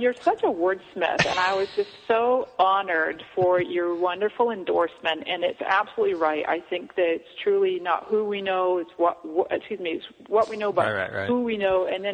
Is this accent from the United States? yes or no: no; Scotland, United Kingdom; moved away as an adult; I came to this country from Scotland in 99